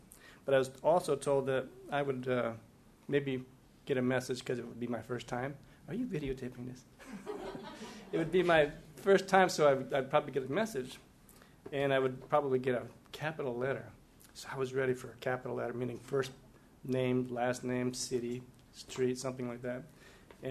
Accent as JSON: {"language": "English", "town": "Camden", "region": "New Jersey", "country": "United States", "tie": "born there", "said": "I was born in New Jersey, the Lady of the Lord's Hospital in Camden."}